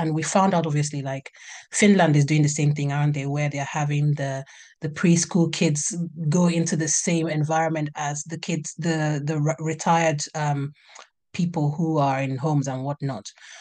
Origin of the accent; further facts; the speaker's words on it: Nigeria; I am Nigerian, because I'm Igbo